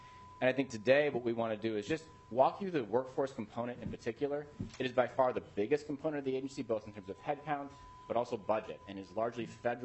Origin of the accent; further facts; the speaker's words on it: Northfield, Minnesota, United States; I grew up in Northfield, Minnesota, about an hour south of here.